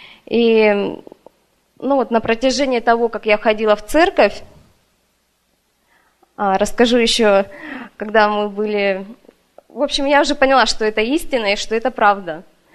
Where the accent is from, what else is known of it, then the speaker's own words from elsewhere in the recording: Krasnoyarsk, Krasnoyarsk Krai, Russia; moved away as an adult; also born or lived in Novosibirsk; Вообще, я из Красноярска. Мы сюда приехали с мужем 3 месяца назад. До этого из Красноярска, когда мы познакомились с мужем, мы переехали сначала в Новосибирск, жили там 3 года.